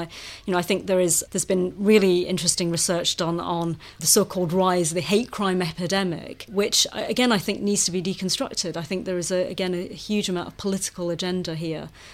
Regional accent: Oldham, North West England, United Kingdom; I grew up in Oldham in the northwest of England. I personally experienced racism.

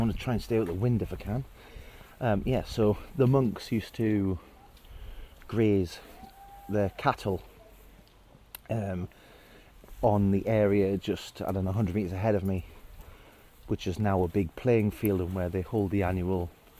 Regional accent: Hexham, North East England, United Kingdom; And I'm currently standing outside Hexham Abbey in Hexham in Northumberland, my hometown.

